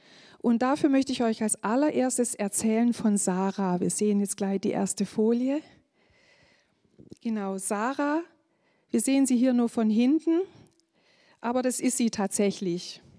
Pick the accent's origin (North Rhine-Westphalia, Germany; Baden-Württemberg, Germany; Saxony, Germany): Baden-Württemberg, Germany; Schramberg; Ich komme aus Schramberg im mittleren Schwarzwald, also ein bisschen über eine Stunde von hier zu fahren gewesen.